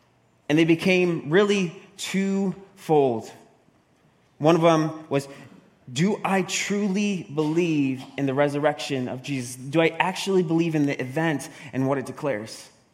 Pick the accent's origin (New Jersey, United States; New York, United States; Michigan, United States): New York, United States; Because growing up, I grew up in Northeast America, aka New York, upstate New York, not city New York, upstate New York.